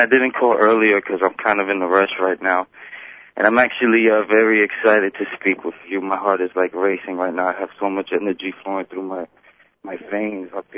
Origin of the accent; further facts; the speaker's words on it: New York, United States; I'm just a New Yorker over here. I'm only 23, and I'm just living my life.